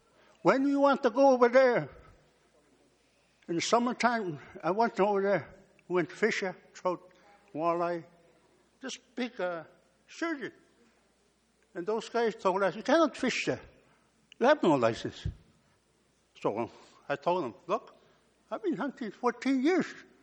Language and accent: English; Ontario, Canada; I'm not French. I'm just an Indian like you guys. I went to school 14 years in Banbridge, Ontario.